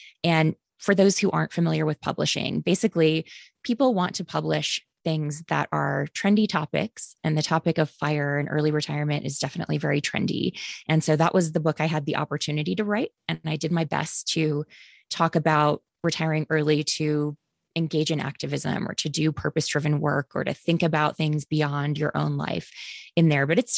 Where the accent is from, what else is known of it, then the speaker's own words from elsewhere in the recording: Green Bay, Wisconsin, United States; also born or lived in Southern US; I grew up mostly in Green Bay, Wisconsin, a wonderfully polluted paper mill town. And we moved around a bit. So I lived also in the South for some of my growing up years.